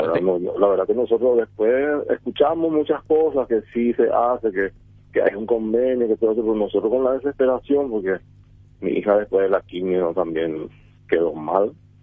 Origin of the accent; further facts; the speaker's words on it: Caaguazú, Paraguay; todo el pueblo me ayudó, yo soy de Caguazú, todos los amigos